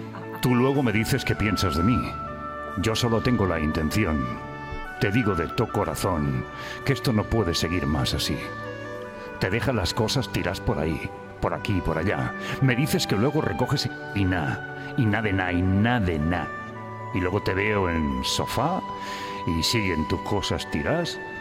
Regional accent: Badalona, Catalonia, Spain; now in Madrid, Spain; yo soy de Badalona, coño

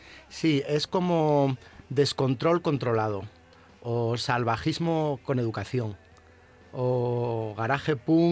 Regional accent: Gijón, Asturias, Spain; Yo soy de Gijón.

